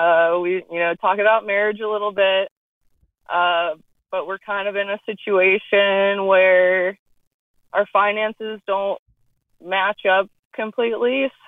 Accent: Virginia, United States; I'm 28 from Virginia.

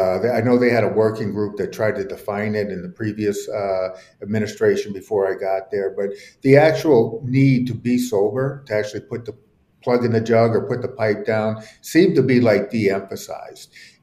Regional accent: New Orleans, Louisiana, United States; I wasn't anywhere near this field when I was living in New Orleans, my hometown.

